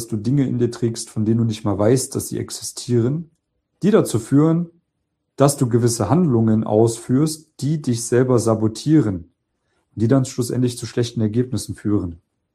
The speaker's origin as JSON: {"language": "German", "region": "East Germany", "country": "Germany", "said": "Ich komme aus Ostdeutschland. Hört man vielleicht nicht raus. Ich habe den Dialekt nicht."}